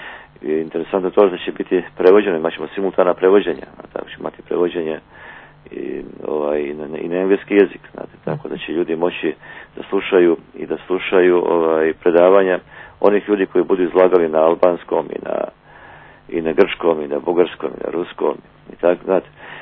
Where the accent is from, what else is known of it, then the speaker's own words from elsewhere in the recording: Montenegro; Mi prije svega znamo kako je ovdje kod nas u Crnoj Gori